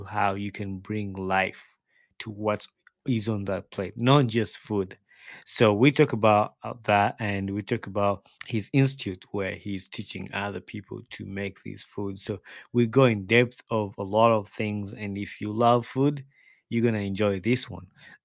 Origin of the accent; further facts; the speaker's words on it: Uganda; when we were growing up in Uganda